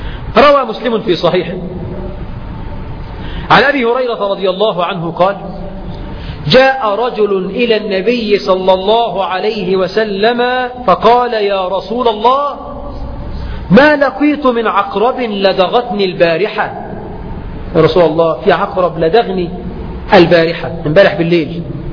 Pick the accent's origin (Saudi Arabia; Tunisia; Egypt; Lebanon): Egypt; يعني عندنا في مصر في اسم منتشر اسم شحات